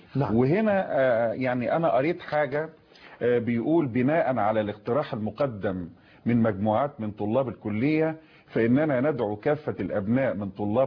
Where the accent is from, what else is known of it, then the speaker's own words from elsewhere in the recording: Egypt; علينا كمصريين.